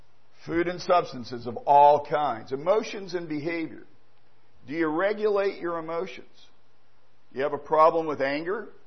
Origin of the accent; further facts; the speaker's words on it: Tennessee, United States; born there; I was born in Tennessee. Not insulting my state.